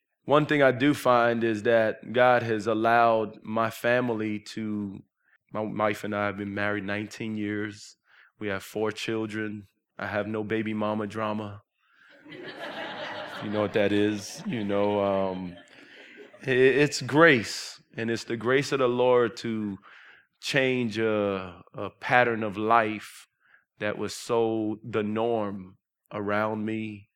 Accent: New York City, New York, United States; where I grew up at in New York City, there was a lot of churches, but I'd never seen that before.

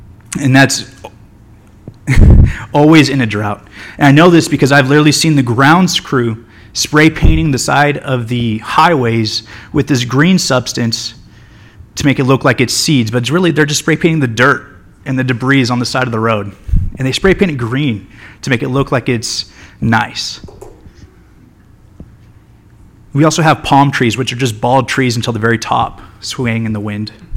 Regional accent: Anaheim, California, United States; now in Wichita, United States; I'm the junior high overseer here at Calvary Chapel, Wichita. I'm originally from California, Anaheim, California, to be exact. And the Lord brought me here to Wichita, Kansas

